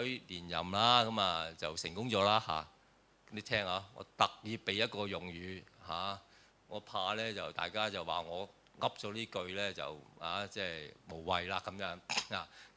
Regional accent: China; 我哋中國人一定要去相信呢一樣嘢。

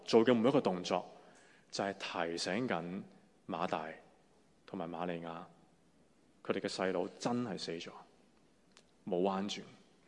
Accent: Hong Kong; 我想我們香港人更加容易明白，香港人我們都很實際。

